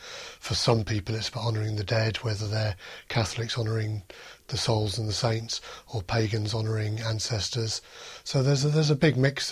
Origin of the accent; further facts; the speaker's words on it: United Kingdom; as a culture, as a British culture, we're not very good at doing rituals.